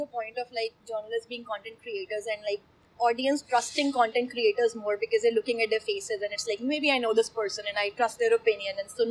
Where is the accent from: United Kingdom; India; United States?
India; Punjab; For example, I'm from Punjab